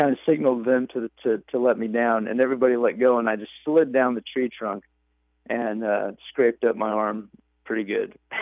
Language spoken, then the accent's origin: English; Texas, United States; now in New York, United States; I've lived here for 15 years now, but I grew up in Texas.